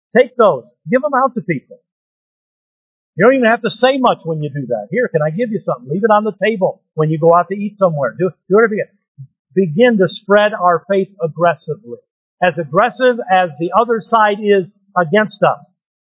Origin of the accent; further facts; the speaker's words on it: United States; As patriotic and as American as I am, it makes me nervous to see our military being used against our own people.